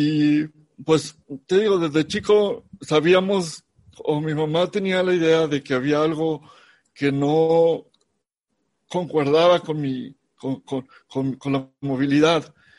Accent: Monterrey, Nuevo León, Mexico; Crecí en Monterrey, nací un 8 de octubre de 1984

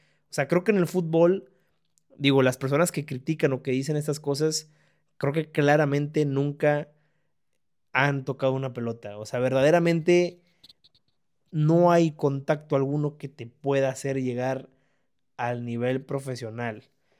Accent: Monterrey, Nuevo León, Mexico; Aldo de Nigris, que es de aquí de donde yo soy, de Monterrey

